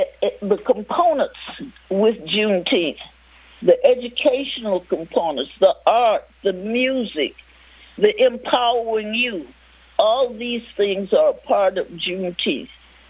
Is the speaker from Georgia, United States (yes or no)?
no; Marshall, Texas, United States; also born or lived in Fort Worth; We moved to Fort Worth from Marshall, Texas in 1937. My parents worked hard and were able to pay down on a house at the corner of Annie and New York Street, Fort Worth, called the South Side.